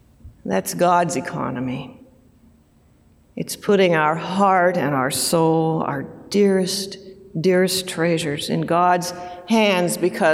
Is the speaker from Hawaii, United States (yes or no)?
no; Los Angeles, California, United States; all three of our kids live a half hour from where I grew up in Los Angeles.